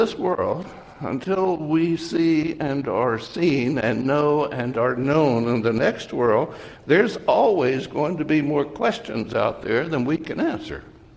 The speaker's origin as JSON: {"language": "English", "region": "the South", "country": "United States", "tie": "born or raised there", "said": "Now, growing up in the South and with a Southern heritage, the … is, in my youth, was not one of the favorite songs that were sung in local churches."}